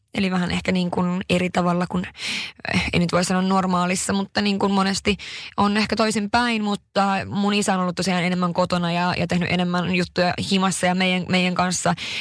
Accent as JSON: {"language": "Finnish", "town": "Haparanda", "region": "Norrbotten County", "country": "Sweden", "tie": "born or raised there", "said": "mun kotikaupunki. Ja mun äiti ja mun veljet, tai kaksi veljeä, mun sisko, mun mummo, nämä asuu siis edelleen Haaparannassa, mun isä asuu nykyään Oulussa."}